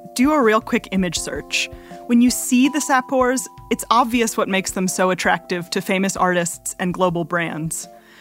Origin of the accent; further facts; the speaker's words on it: United States; now in Congo; As an American journalist who's worked here for the past decade, I've seen those stereotypes.